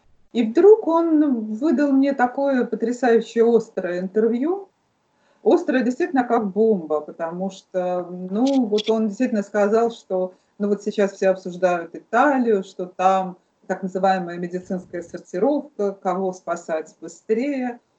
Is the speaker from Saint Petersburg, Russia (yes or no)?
yes; Saint Petersburg, Russia; Да, я из Петербурга, я здесь родилась, выросла уже в третьем поколении.